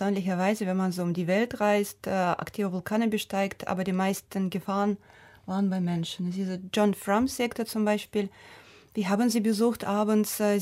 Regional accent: Kamchatka Krai, Russia; German is a second language; sie ist im gleichen Dorf aufgewachsen in Kamtschatka wie ich.

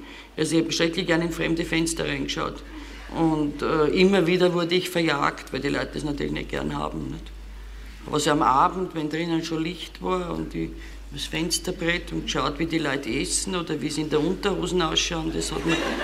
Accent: Vienna, Austria; accent: Viennese; Ich komme aus Wien. Meiner Stimme und meiner Sprache werdet ihr das wahrscheinlich merken. So richtig Hochdeutsch können wir Wiener also kaum.

